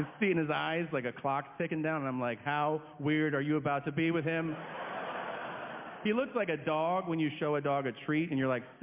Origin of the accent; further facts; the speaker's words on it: California, United States; I was like, I'm from Southern California.